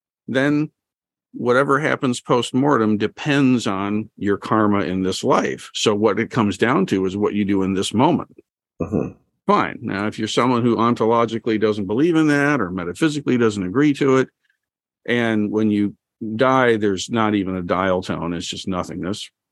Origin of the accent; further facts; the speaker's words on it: Toledo, Ohio, United States; I grew up here in the Shire of Toledo, Ohio.